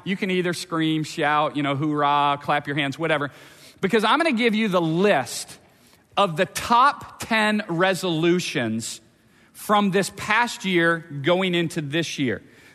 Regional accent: Atlanta, Georgia, United States; My family is from the South. We're from the Atlanta area originally.

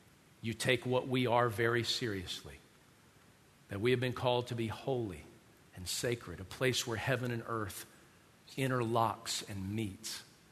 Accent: the South, United States; My connection to them is not because I'm originally from the South.

